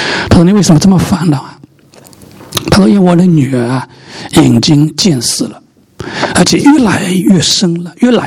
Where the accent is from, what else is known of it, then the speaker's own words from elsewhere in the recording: Wenzhou, Zhejiang, China; 我以前在这个，我是温州人，但是我在服侍的时候是在宁波